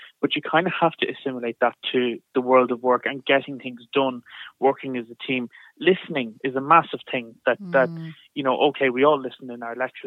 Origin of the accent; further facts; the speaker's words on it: Drogheda, County Louth, Ireland; I'm from Drogheda, it's commuter country, an awful lot of people spend hours and hours and hours of the day in the car going to Dublin.